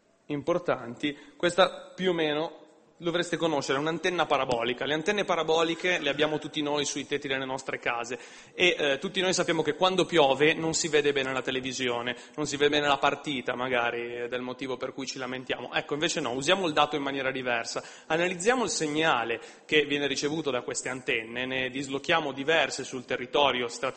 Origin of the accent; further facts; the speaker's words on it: Genoa, Liguria, Italy; noi veniamo da Genova